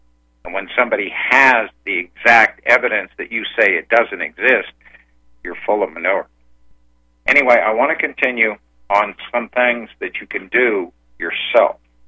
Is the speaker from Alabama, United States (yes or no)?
no; Florida, United States; And then I was from Florida, South Florida.